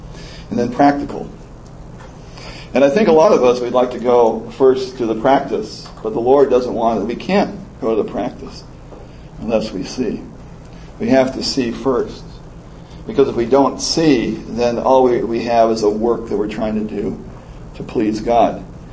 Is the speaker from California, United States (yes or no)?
yes; California, United States; now in Richmond, United States; I'm originally from California, but I make my home now in the Richmond area of Virginia.